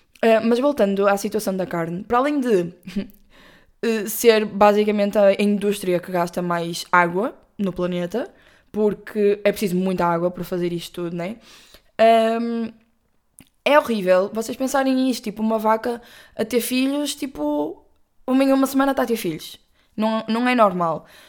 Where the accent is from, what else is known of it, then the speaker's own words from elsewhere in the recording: Porto, Norte, Portugal; desculpem, sou do Porto, vou dizer com B